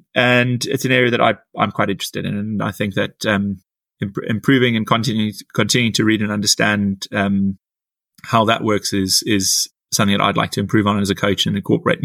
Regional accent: South Africa; even though I'm a South African, as some people might have picked up.

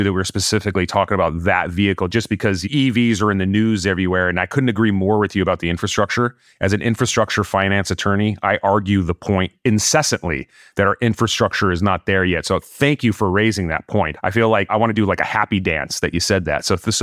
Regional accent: California, United States; I don't want to out myself, but I am a Californian. I live in Los Angeles.

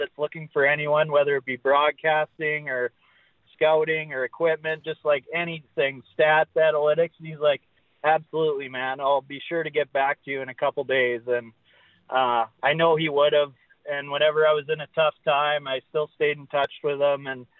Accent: Lethbridge, Alberta, Canada; I'm from Lethbridge.

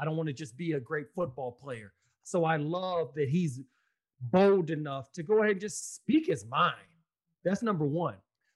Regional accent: Austin, Texas, United States; UT, right where he's from, Austin, Texas, my hometown, they didn't recruit him.

